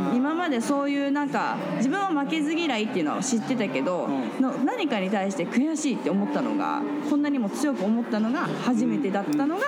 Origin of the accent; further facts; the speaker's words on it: Yokohama, Kanagawa, Japan; 地元が神奈川の方なんで、はい、横浜の方なんですけど